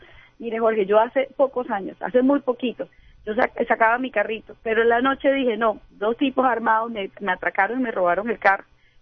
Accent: Barranquilla, Atlántico, Colombia; Si es una amenaza ya como barranquillero, que es nuestra costumbre tomar un taxi en la mañana, en la tarde, en la noche, cualquier hora

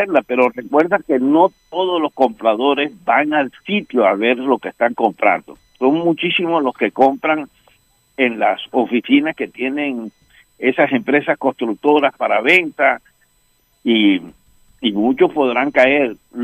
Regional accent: Barranquilla, Atlántico, Colombia; como barranquillero creo que debo hacerlo

